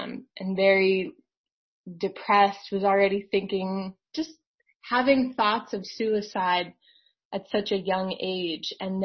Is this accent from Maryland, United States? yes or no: yes; Maryland, United States; I grew up in Maryland, probably like 20 miles from here, from where I live now. I've never left, you know, I've like pretty much lived in this radius my entire life.